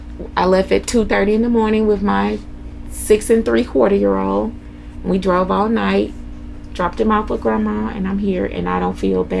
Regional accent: Mississippi, United States; also born or lived in Texas; I did. I'm from Mississippi.

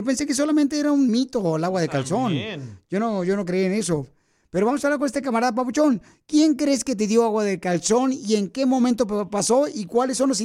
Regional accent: Oaxaca, Mexico; now in Fresno, United States; Porque aquí venimos de Oaxaca a Fresno, Estados Unidos.

